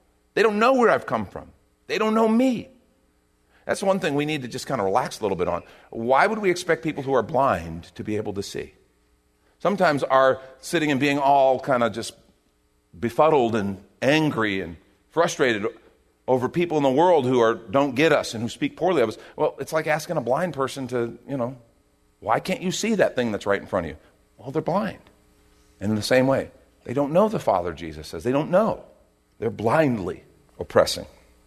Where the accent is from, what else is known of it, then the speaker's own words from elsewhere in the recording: United States; And as an American, that's a very cool idea.